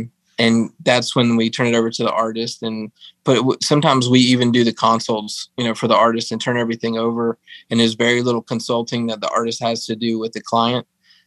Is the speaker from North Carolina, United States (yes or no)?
yes; Fort Bragg, North Carolina, United States; as growing up in Fort Bragg and being grandsons and daughters of you know, Army brats, and military is our life. We grew up here.